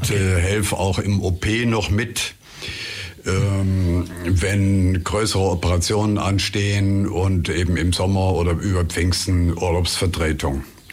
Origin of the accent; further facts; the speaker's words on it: Rhineland-Palatinate, Germany; accent: Palatinate German; Ich komme aus der Pfalz und habe mir mühsam das Pfälzisch abgewöhnt.